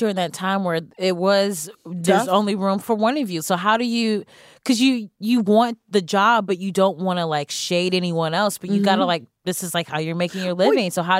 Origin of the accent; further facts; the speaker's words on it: Cleveland, Ohio, United States; I guess I'm from Cleveland.